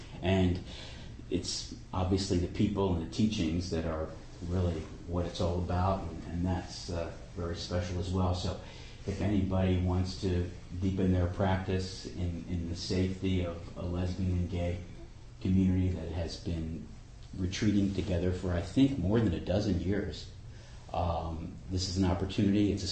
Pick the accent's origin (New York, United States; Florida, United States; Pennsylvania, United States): Pennsylvania, United States; Philadelphia; Yeah, well, I was also born and raised in Philadelphia.